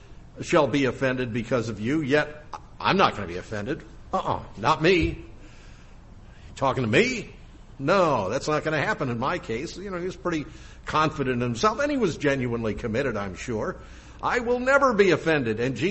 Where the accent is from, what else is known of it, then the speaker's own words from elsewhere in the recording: Springfield, Missouri, United States; I was from Little Springfield, Missouri, where the cost of living is quite a bit lower and salaries are a lot lower.